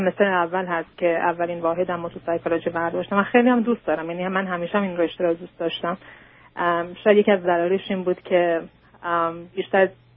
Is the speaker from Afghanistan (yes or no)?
no; Iran; moved away; حدود 3 سالی هست که من ایران هستم، از ایران اومدم و اینجا هستم